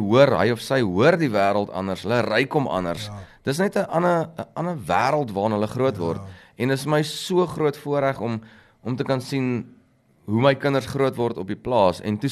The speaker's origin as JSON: {"language": "Afrikaans", "town": "Pretoria", "region": "Gauteng", "country": "South Africa", "tie": "born or raised there", "said": "Ek is in Pretoria gebore, laerskool, hoërskool, universiteit, maar ek ry nou so 0.5 uur hierso."}